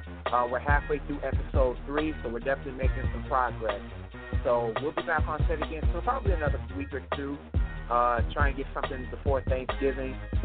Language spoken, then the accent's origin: English; Detroit, Michigan, United States; By the way, big ups to the Red Wings, my hometown team.